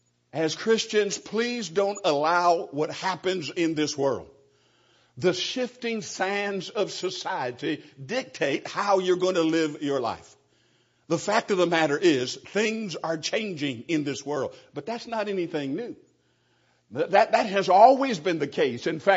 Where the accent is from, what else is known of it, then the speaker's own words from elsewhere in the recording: California, United States; Being from California, growing up in California, I know a little bit about earthquakes